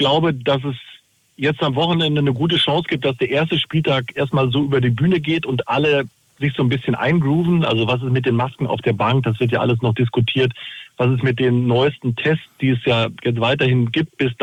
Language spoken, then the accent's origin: German; Bielefeld, North Rhine-Westphalia, Germany; Ich bin in Bielefeld und das ist meine Heimatstadt.